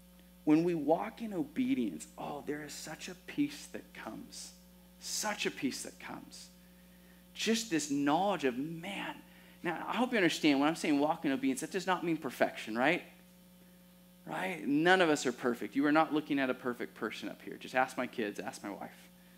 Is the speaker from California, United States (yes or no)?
yes; California, United States; I'm from California, so, like, I know what to do in an earthquake.